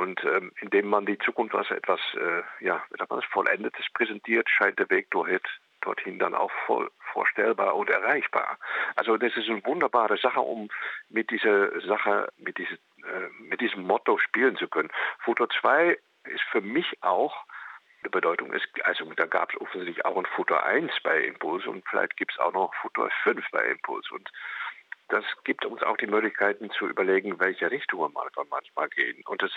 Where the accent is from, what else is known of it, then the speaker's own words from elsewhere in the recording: Netherlands; German is a second language; Wie Sie hören, ich komme ja aus Holland und wir haben da diese Grammatik